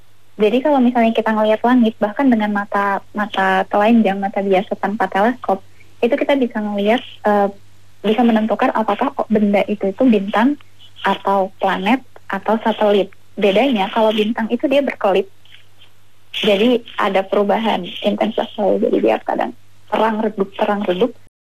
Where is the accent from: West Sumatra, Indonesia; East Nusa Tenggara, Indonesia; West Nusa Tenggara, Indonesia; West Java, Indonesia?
West Nusa Tenggara, Indonesia; Jadi saya dulu tinggalnya di Lombok. Di Lombok tuh langitnya cerah kali.